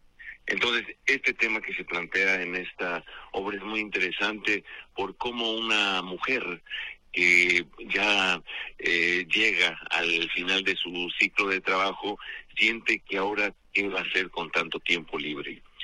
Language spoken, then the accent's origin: Spanish; Guadalajara, Jalisco, Mexico; now in Mexico City, Mexico; Yo nací en Guadalajara, como tú ya lo sabes, ahí en el barrio de San Carlos, y muy niño me trajeron a la Ciudad de México, a una colonia que se llama La Nueva Santa María.